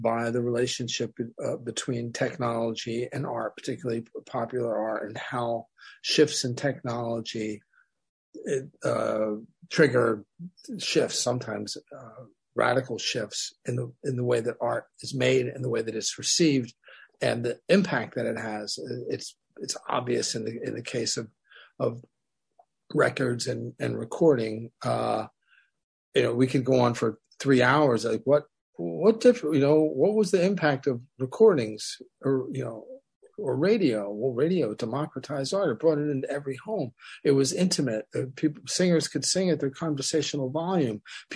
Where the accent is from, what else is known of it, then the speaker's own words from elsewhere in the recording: New Jersey, United States; now in New York, United States; Yeah, I came from New Jersey.